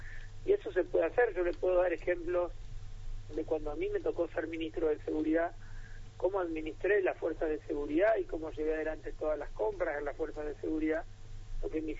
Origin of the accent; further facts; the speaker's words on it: Santa Fe, Argentina; quienes vamos a estar al frente 24 horas los 7 días de la semana somos los santafesinos